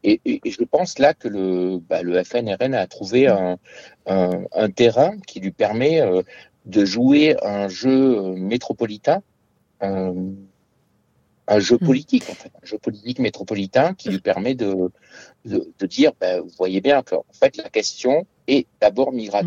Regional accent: Mayotte; je suis musulman. Je suis noir et je suis de Mayotte.

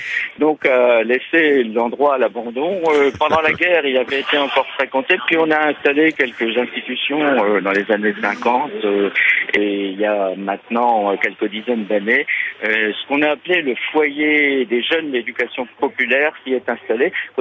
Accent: Grand Est, France; born there; je suis né dans la Marne. Oui. Et toute une partie de ma famille est originaire des Ardennes.

